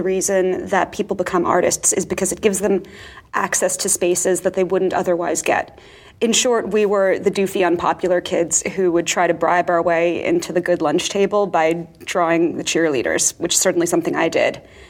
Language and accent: English; Far Rockaway, New York, United States; also born or lived in Long Island; I grew up in Far Rockaway and then later in Long Island. When I was living in Long Island, it was just, you know, boring suburb.